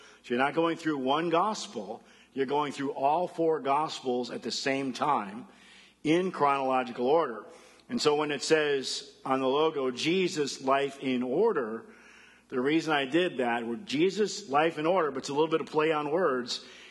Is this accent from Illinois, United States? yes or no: yes; Rockford, Illinois, United States; moved away; we were born and raised in Rockford. And so, yeah, I'm a Bears fan living in Wisconsin, so I have endured persecution. But I left Rockford in 1989.